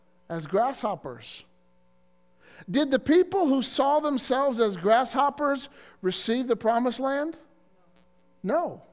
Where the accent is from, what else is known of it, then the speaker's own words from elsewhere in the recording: Illinois, United States; For example, the area that I grew up in Illinois, there's a state park called Starved Rock State Park.